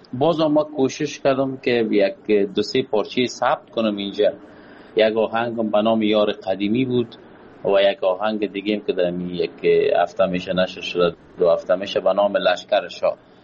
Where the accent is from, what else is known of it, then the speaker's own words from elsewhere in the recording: Kabul, Afghanistan; now in Pakistan; از وطن دور هستم، دور از کابل جان هستم، دور از افغانستان هستم، دلتنگ هم و آب و هوا آمدیم. فعلا پاکستان هستم